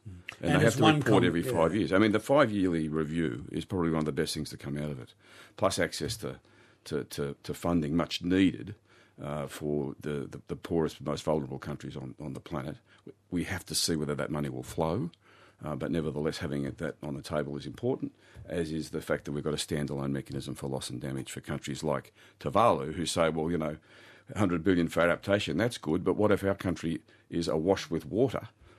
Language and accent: English; Australia; And stupidly, as the Australian, I sort of said, oh, someone's left the tap on